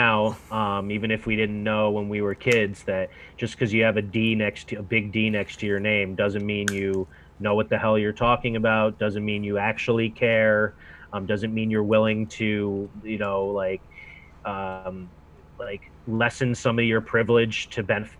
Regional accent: Connecticut, United States; In Fairfield County.

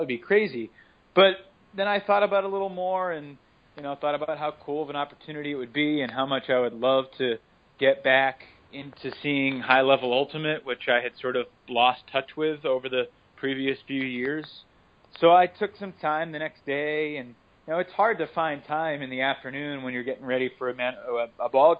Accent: Boston, Massachusetts, United States; because I grew up in Boston, got to work in the Red Sox organization

